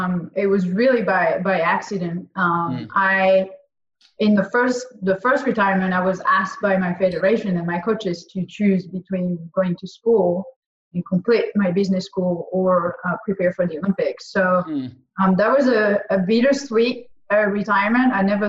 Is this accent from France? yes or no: yes; France; So I'm originally from France.